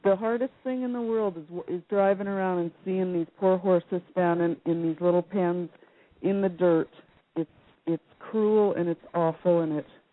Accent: Canada; I'm from Canada, and we had an acreage, 80 acres

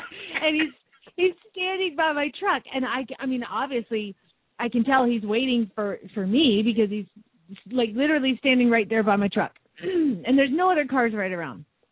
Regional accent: Phoenix, Arizona, United States; from Phoenix, Arizona

